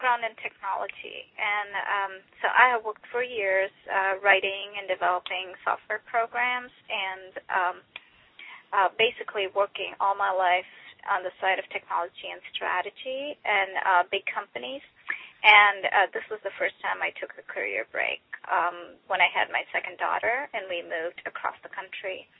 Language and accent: English; India; I grew up in India, and I wanted my kids to be exposed to stories from around the world.